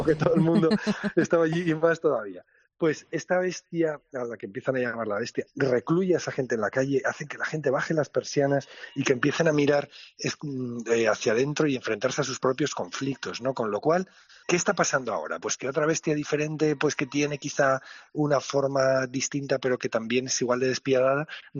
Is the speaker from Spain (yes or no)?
yes; La Rioja, Spain; Pues tenía yo una cuenta pendiente con La Rioja, con mi tierra, después de haber, fíjate, ido de aquí para allá por el mundo